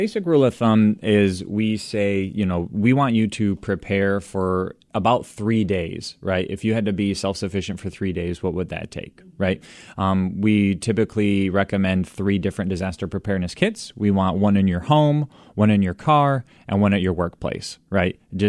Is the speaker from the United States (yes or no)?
yes; Michigan, United States; You know, I've lived in Michigan. I'm from the West Michigan area. I've been here all my life.